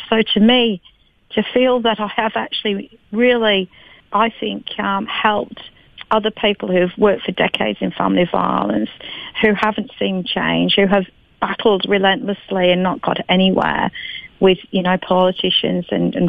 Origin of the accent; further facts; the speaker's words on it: Australia; Well, being Australian of the Year, I mean, it's, you know, when you consider that out of, what, a population of 23 million people